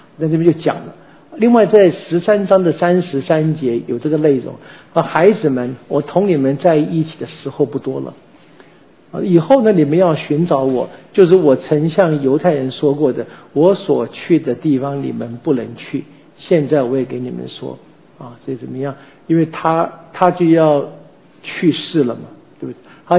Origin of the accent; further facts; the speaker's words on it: Taiwan; accent: Taiwanese; 或者我们用我们台湾话说吧，喝康了哈